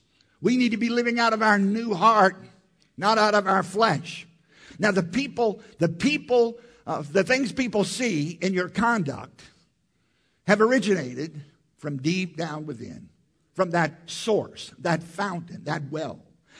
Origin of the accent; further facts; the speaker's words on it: Virginia, United States; I grew up in Southside, Virginia, on a tobacco farm.